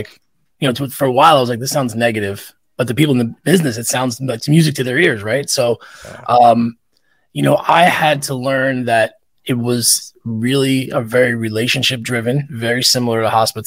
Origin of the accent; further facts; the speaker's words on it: New York, United States; I grew up on Long Island. I consider New York City home.